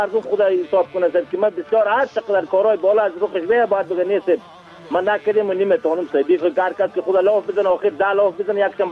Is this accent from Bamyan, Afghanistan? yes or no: yes; Bamyan, Afghanistan; من خودی من از بامیان هستم